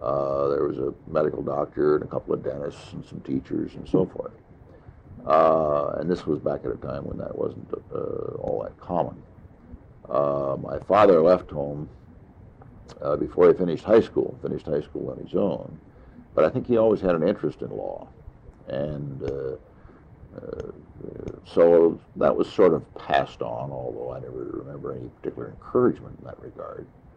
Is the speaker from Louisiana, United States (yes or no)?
no; Iowa, United States; also born or lived in Darwin, Minnesota; I was born in Darwin, Minnesota, March 16th, 1926. I was educated in the public schools in Vincent, Iowa, and Eagle Grove, Iowa, for high school